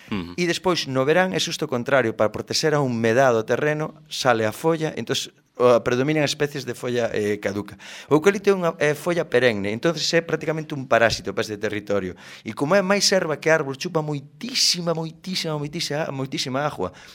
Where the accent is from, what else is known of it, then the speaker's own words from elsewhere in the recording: Ribeira, Galicia, Spain; pero tamén a miña terra, eu son de Ribeira e a Curota, todo eso.